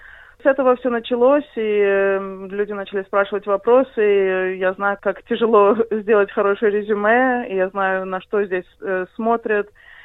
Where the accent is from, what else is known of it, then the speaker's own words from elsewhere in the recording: Belarus; also born or lived in United States; now in Australia; я в Австралию приехала в 2008. До этого я жила в Америке, я из Белоруссии сама. Из Белоруссии моя семья эмигрировала в 93-м, то есть почти сразу после развала. Я в Америке прожила примерно 14 лет